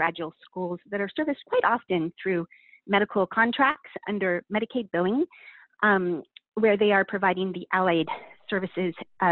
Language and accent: English; Denver, Colorado, United States; now in Portland, United States; I am native from Denver. I moved here in Portland in 1996 and have made Northeast my home.